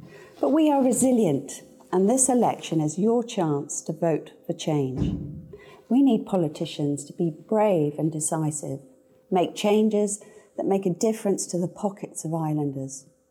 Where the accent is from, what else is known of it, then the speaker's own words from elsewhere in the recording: St Ouen, Jersey; I grew up in St Juan, started surfing at a young age, became European champion, and went on to study in America.